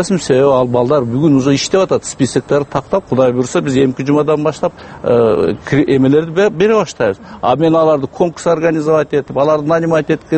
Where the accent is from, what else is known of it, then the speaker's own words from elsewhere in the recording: Osh, Osh Region, Kyrgyzstan; Ош шаарында мен ушул жерде чоңойгонмун, баардыгы тааныш.